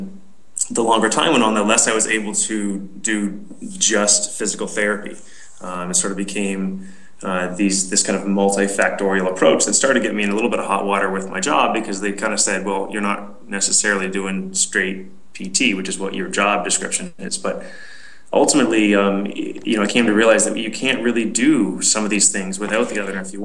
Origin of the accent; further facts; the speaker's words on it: British Columbia, Canada; I grew up in British Columbia doing all kinds of outdoorsy stuff